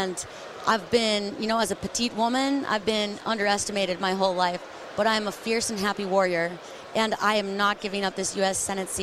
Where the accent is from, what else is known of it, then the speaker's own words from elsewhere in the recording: Utah, United States; in my home state of Utah, the average person dies 2 years early because of the air quality.